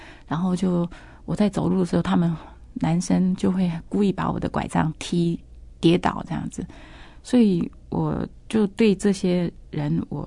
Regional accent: Taitung County, Taiwan; also born or lived in Nantou / Hsinchu; 所以后来我们就搬，从台东搬到新竹。我原来是在南投出生的，我父亲，我从南投出生，然后大概我一岁多的时候，我父亲搬到台东开农场，然后九岁左右，九岁十岁左右搬到新竹。

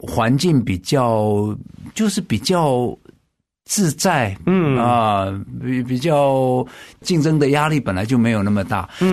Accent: Taitung County, Taiwan; 我是土生土长的台东人，我在小学四年级的时候， … 他当选台东的县长啊

